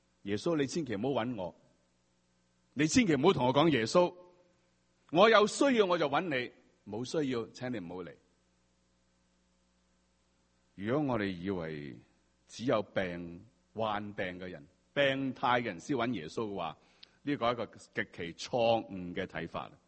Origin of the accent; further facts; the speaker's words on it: Hong Kong; 在我们香港人士都说，我什么都不信，我信我自己